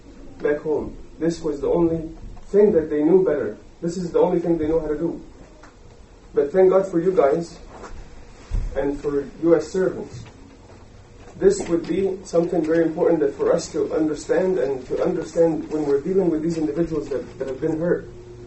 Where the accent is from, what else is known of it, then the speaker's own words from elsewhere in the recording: Egypt; the way that we grew up in Egypt